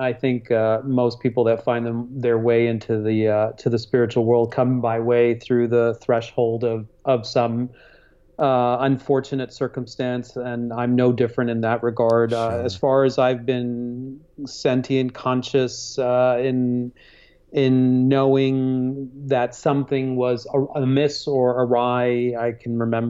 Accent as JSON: {"language": "English", "country": "Hong Kong", "tie": "born or raised there", "also_born_or_lived": "Singapore", "said": "I was born in Singapore and raised in Hong Kong, and already had a very multicultural, multi-heritage"}